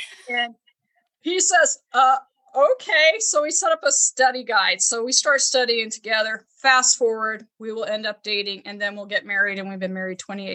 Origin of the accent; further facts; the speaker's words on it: Ruidoso, New Mexico, United States; I was raised in Ruidoso, New Mexico, and in the 1970s, when I was in elementary school, there are a lot of different cultures, different people in the town I grew up in.